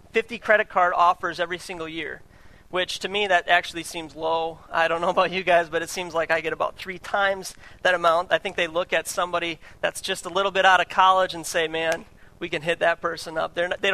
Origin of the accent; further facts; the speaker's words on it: Minnesota, United States; But I'm from Minnesota originally, and I am a Minnesota Vikings fan.